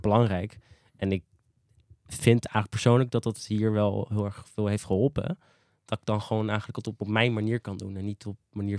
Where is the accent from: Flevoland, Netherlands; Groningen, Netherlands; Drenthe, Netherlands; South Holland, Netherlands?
South Holland, Netherlands; The Hague; Ik ben echt een Hagenees. Ik ben eigenlijk echt opgegroeid in de Schilderswijk